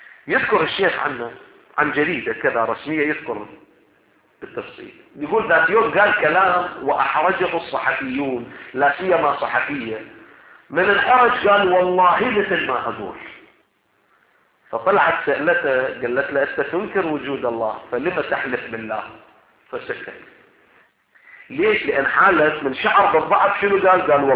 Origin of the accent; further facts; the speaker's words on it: Iraq; احنا عندنا في العراق يسموه ردل